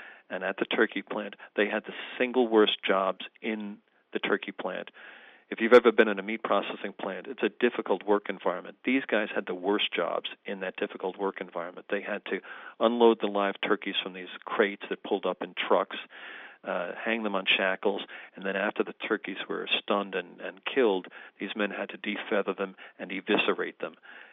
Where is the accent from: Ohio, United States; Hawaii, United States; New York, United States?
New York, United States; And I'm from New York, and you and I have an understanding of, say, Willowbrook and some other places in New York State.